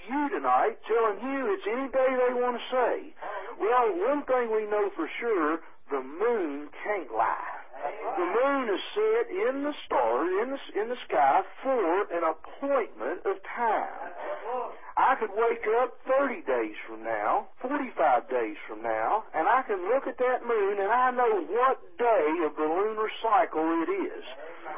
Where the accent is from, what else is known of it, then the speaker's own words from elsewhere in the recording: Ohio, United States; You know, I come down here from Ohio. … I was born April 6, 1958.